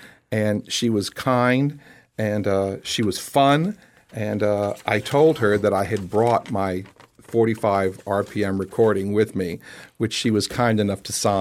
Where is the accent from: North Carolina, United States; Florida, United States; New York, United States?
Florida, United States; Lehigh Acres; my earliest experience growing up in Lehigh Acres was hearing that song almost ad nauseum